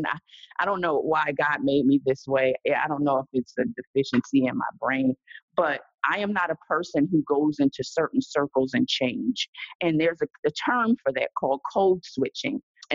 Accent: Philadelphia, Pennsylvania, United States; I'm from Philly, one was from New York, one was from Chicago, one was from Long Beach.

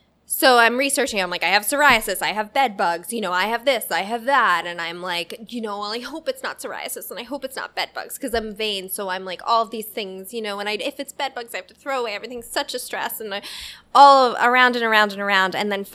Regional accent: Northeast, United States; because I'm from the Northeast, actually, so I've known about Lyme disease all my life. I grew up actually getting tick checks every time we went to Connecticut.

